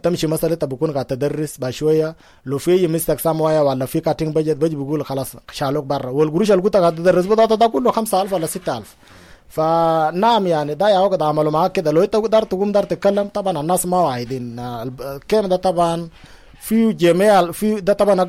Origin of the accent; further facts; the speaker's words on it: Sudan; moved away; أننا كريفيجيز عامة عموما بل إنما لسه كسودانيين هنا ده